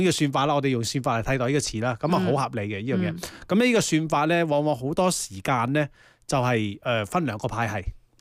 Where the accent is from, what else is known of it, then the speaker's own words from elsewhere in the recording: China; 我哋中国人好聪明嘅